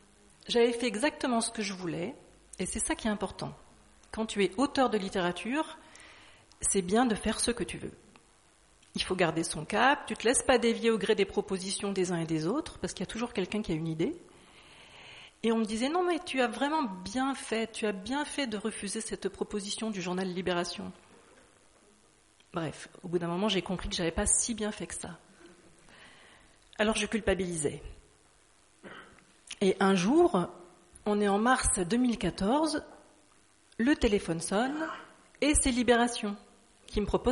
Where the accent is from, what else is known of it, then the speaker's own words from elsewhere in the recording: Auvergne-Rhône-Alpes, France; Parce que moi, je suis auvergnate.